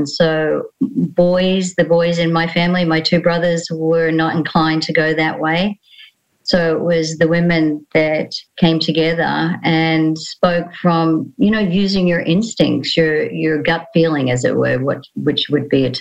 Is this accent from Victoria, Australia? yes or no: no; Sydney, New South Wales, Australia; now in Gold Coast, Australia; I was born in the eastern suburbs in Sydney in a little sea town called Coogee in the 50s, and spent most of my life there up until about 18.